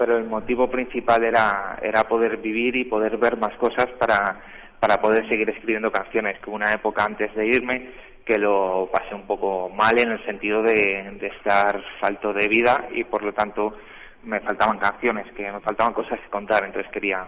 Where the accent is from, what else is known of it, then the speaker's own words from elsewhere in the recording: Madrid, Community of Madrid, Spain; Yo soy de Madrid, soy nacido en Madrid, de familia de Cuenca, de Alcarria, pero nacido en Madrid, he vivido siempre aquí.